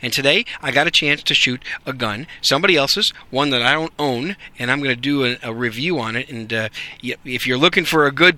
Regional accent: Wisconsin, United States; also born or lived in New York City; now in Dallas, United States; I live in Texas. I live in Dallas, Fort Worth. I'm just a Yankee with a gun and a microphone, okay? I was raised in Wisconsin. I was born in New York City, came here to Dallas

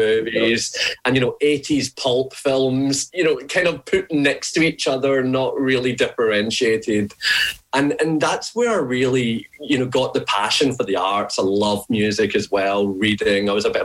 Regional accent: Glasgow, Scotland, United Kingdom; born there; No, I was born in Glasgow in 1978, a very long time ago and a long way away.

